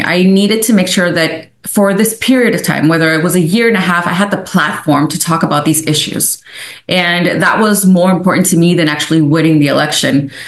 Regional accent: United States; As an American, it felt so backwards that we have inspired so many movements

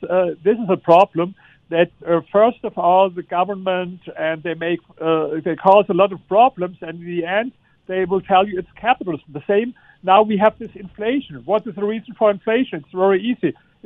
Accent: Germany; English is a second language; for example, I come from Germany.

